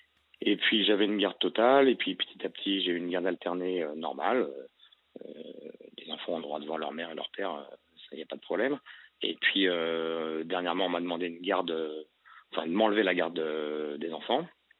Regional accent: Île-de-France, France; Alors j'ai 48 ans, je suis d'Île-de-France.

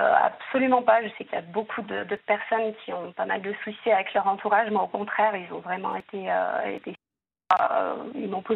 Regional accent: Auvergne-Rhône-Alpes, France; Sachant que je suis auvergnate, hein, donc nous, la viande, la charcuterie, ouais, et le fromage...

